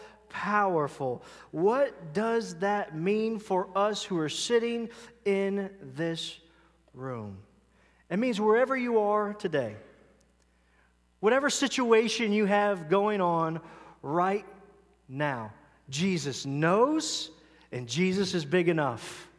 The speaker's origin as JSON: {"language": "English", "region": "Ohio", "country": "United States", "said": "Now, I know I'm from Ohio, but that doesn't make much sense."}